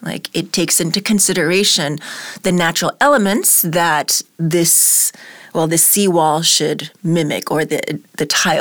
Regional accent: Miami, Florida, United States; and that it also takes place in my hometown, Miami.

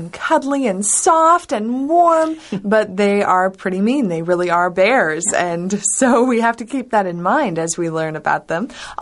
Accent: Canada; I'm also Canadian, but I have not been this far north.

